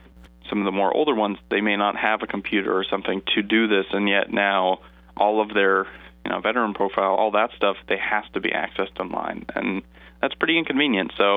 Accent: Dover, New Hampshire, United States; also born or lived in Texas; I am originally from New Hampshire, Dover, New Hampshire. And then half my life I grew up in Texas, just north of Austin. And then ended up moving back to the area about 2-3 years ago.

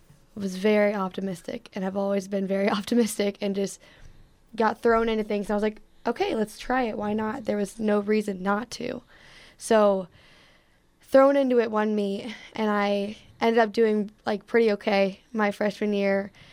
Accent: Ohio, United States; I didn't want to go to a different state because I'm originally from Ohio.

